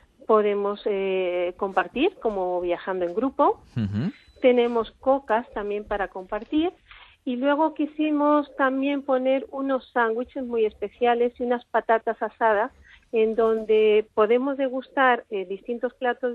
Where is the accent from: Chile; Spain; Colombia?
Spain; Córdoba, Andalusia; pues yo diría que es muy española y además de mi tierra, de Córdoba.